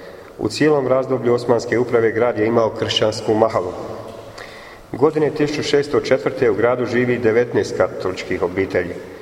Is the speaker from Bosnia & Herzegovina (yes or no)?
yes; Livno, Federation of Bosnia and Herzegovina, Bosnia & Herzegovina; dolazim iz Livna.